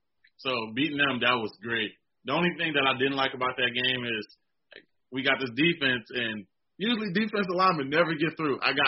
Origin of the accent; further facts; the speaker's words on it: Michigan, United States; it was nice for me because I'm from Michigan.